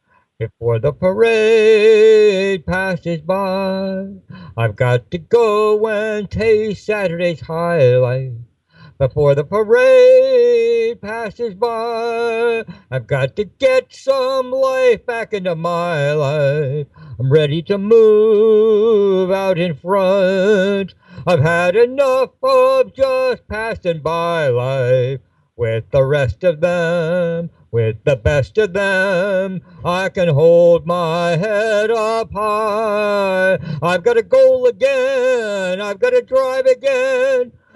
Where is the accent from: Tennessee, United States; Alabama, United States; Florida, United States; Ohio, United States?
Ohio, United States; Cincinnati; I first met Leroy when I was growing up in Cincinnati.